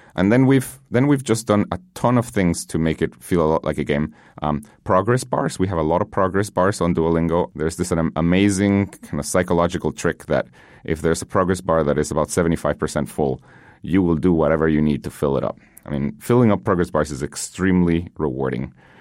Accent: Guatemala; born or raised there; English is a second language

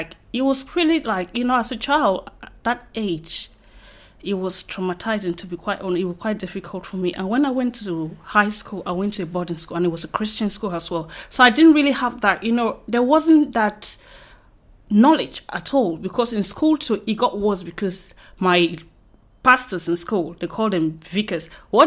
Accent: Cameroon; from Cameroon.

